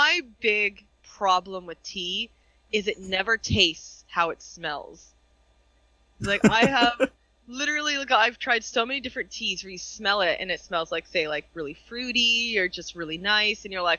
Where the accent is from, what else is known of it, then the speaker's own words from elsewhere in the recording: Canada; I'm Canadian.